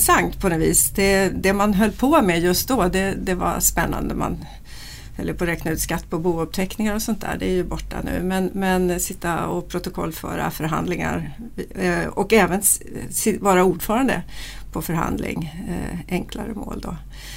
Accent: Stockholm, Stockholm County, Sweden; jag är född i Stockholm eller utanför Stockholm, jag gick i skola här, jag gick i musikklasserna.

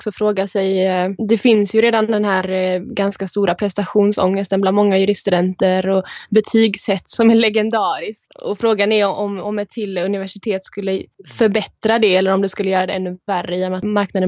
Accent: Malmö, Skåne, Sweden; jag kommer ju från Malmö så att Lund blev liksom det självklara valet.

